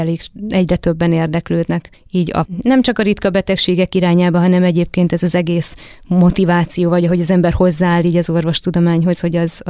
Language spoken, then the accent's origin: Hungarian; Hungary; Mert ez fontos, mert innen származunk, ezek a gyökereink, és ez fontos, hogy mi itthon tudjuk kamatoztatni. És én nagyon remélem, hogy Magyarországon erre van is lehetőség, meg lesz is.